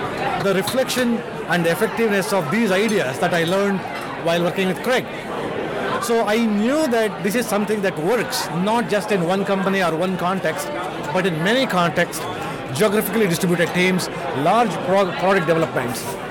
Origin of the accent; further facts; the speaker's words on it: Australia; I'm really proud that being an Australian